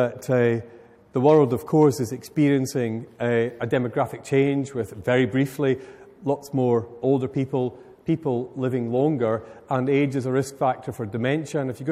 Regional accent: Carluke, Scotland, United Kingdom; It's from my hometown of Carluke, from the Roman Catholic School.

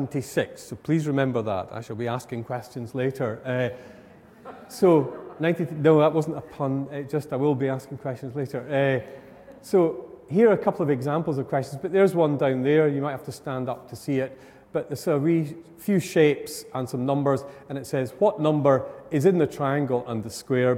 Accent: Scotland, United Kingdom; I come from Lanarkshire

